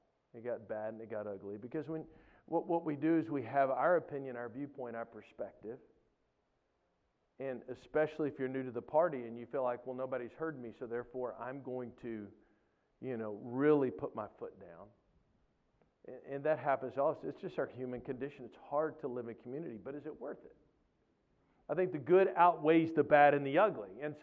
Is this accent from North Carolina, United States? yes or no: no; Dallas, Texas, United States; I came from Dallas, and we started making fun in chapel about rap music takes no talent.